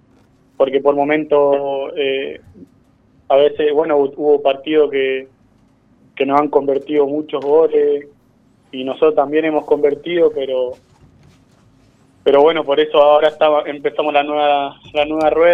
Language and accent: Spanish; Argentina; born there; soy nacido en Argentina, pero tengo pariente, digamos, paraguayo, pero soy argentino.